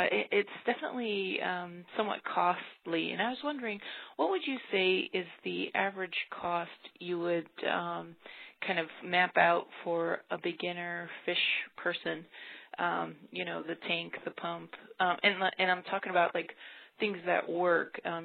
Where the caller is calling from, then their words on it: Oregon, United States; I'm calling from Oregon.